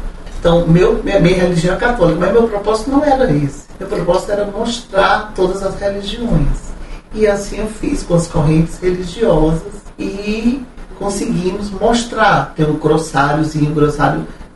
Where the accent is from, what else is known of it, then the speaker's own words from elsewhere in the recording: Ceará, Brazil; aproveitar que sou cearense